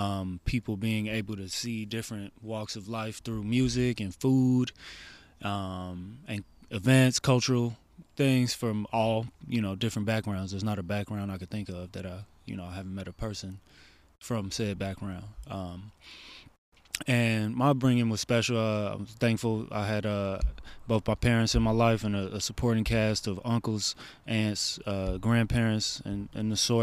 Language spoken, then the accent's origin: English; Hyde Park, Illinois, United States; and I grew up in Hyde Park, by the way, 53rd Street